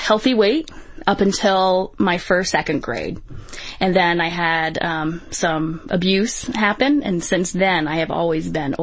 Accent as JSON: {"language": "English", "town": "Syracuse", "region": "New York", "country": "United States", "said": "I am 33 and I am from Syracuse, New York."}